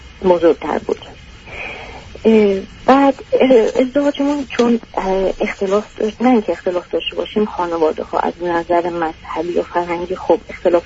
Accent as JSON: {"language": "Persian", "country": "Iran", "moved": "as an adult", "lives_now": "Europe", "said": "الان 35 سال، یعنی اوکی. من تقریبا 26-27 بودم که از ایران اومدیم بیرون."}